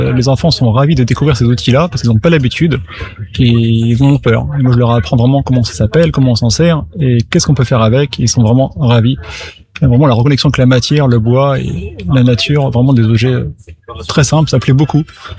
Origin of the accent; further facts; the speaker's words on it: Hauts-de-France, France; je viens de l'Aisne, en forêt de Saint-Gobain